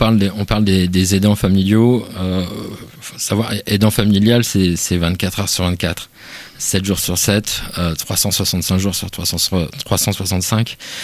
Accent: Rennes, Brittany, France; C'est un établissement que moi je ne connaissais pas en tant que Rennais

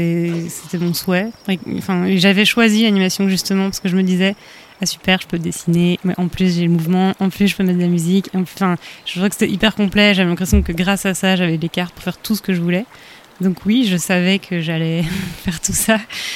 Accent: Belgium; comme je suis belge, je pensais en fait à la Wallonie et la Flandre

